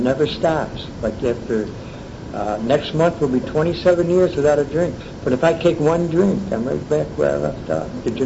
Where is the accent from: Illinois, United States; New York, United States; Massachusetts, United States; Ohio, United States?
New York, United States; Syracuse; That's outside of Syracuse. Syracuse was my hometown.